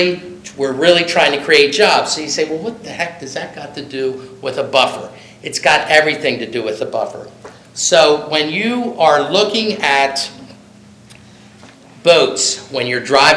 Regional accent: United States; I do have Sussex County roots. I grew up in Lindley Trailer Park back in the 70s.

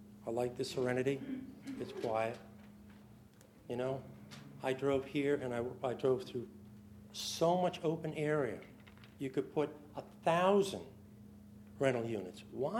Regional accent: New England, United States; Well, I'm from New England.

